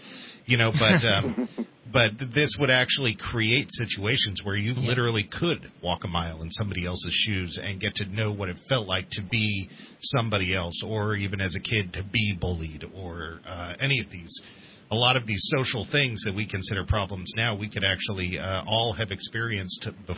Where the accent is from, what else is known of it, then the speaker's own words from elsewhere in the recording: Redding, California, United States; I was from Redding, a small town, a very white town.